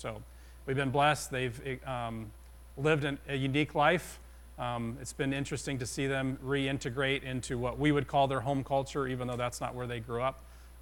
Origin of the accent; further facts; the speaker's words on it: Wren, Ohio, United States; Andy and I are both Crestview grads, so we're here from Van Wert County. And we started on this. Yeah, sorry about that. Can't help where you're born. But my address was Ohio City, though. I'm from Wren, but for whatever reason, my address was Ohio City growing up.